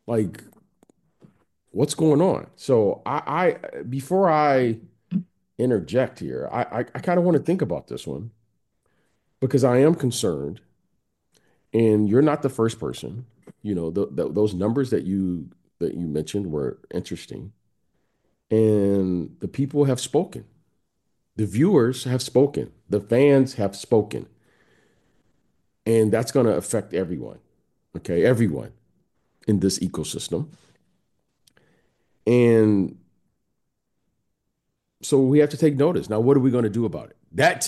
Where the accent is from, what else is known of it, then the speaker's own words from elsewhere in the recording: Detroit, Michigan, United States; I'm from Detroit.